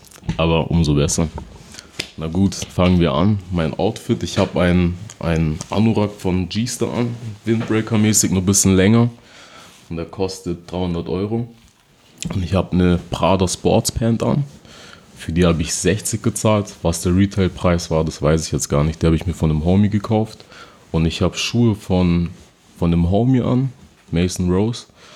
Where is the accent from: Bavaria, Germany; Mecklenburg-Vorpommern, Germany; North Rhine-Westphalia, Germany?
Bavaria, Germany; Munich; ich bin ein gebürtiger Münchner, wurde hier geboren